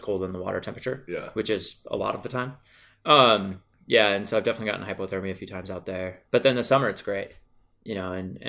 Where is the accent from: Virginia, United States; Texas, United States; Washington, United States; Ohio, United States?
Washington, United States; Allen; born there; So I was born out on the Olympic Peninsula.